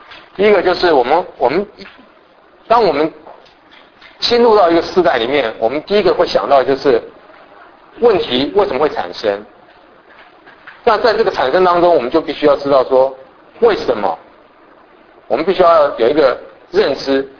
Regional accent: Taiwan; 我是从台湾来的。

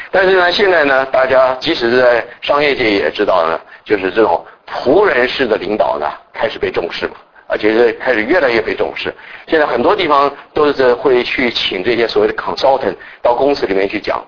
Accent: China; 通常是我们中国人有句话嘛

